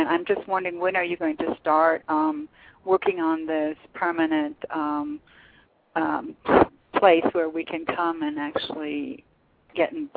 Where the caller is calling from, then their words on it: Santa Fe, New Mexico, United States; and I am calling from New Mexico, Santa Fe, New Mexico.